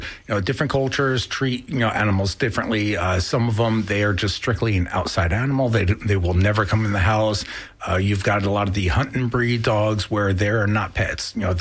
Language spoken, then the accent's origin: English; New Jersey, United States; moved away as an adult; now in Florida, United States; I grew up in New Jersey, which is where I started my career off up there. I've been doing this now for 22 years. So I got started up there and moved down here to Florida about 9 years ago.